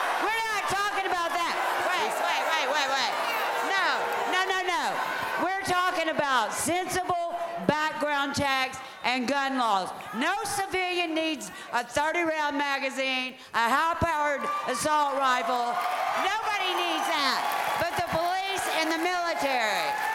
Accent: Little Rock, Arkansas, United States; from Little Rock, Arkansas.

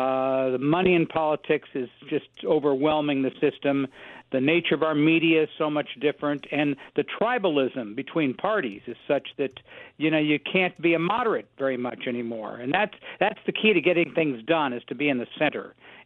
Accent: Wichita, Kansas, United States; Aviation, my home of Wichita, produced at that time about half the airplanes in the world were made in my hometown because it was the home of general aviation.

